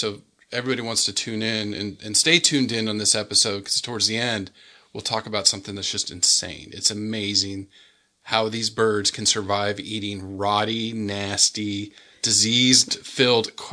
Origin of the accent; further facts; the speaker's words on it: San Diego, California, United States; San Diego Zoo, because I grew up near the San Diego Zoo.